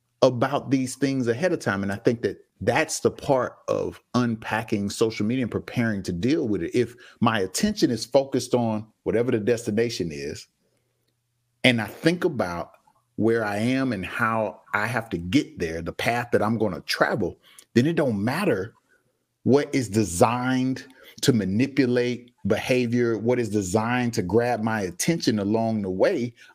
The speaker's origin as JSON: {"language": "English", "town": "Pine Hills", "region": "Florida", "country": "United States", "tie": "born or raised there", "said": "Growing up in Pine Hills, I knew that there were certain corners where certain dudes was going to be standing there"}